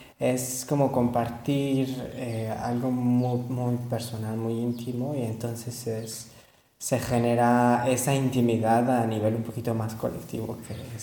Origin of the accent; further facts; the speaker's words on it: Mexico; now in Valencia, Spain; soy de México, pero estoy viviendo aquí en Valencia por el momento.